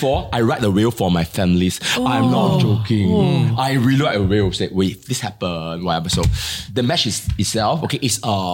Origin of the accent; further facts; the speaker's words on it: China; now in Singapore; I come from China, come to Singapore, right?